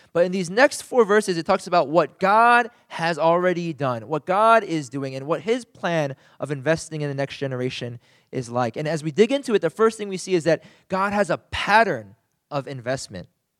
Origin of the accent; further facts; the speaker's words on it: United States; as most of us, I think most of us here, we grew up in America in a pretty individualistic society.